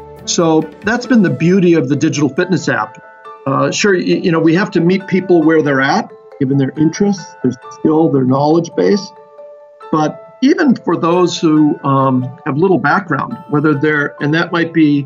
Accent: Wisconsin, United States; So I grew up in, I'm from the Midwest. I'm from Wisconsin. I grew up in a small town in Wisconsin

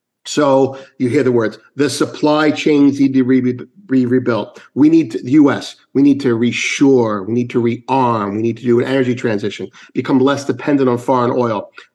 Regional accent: New York, United States; And I'm from New York.

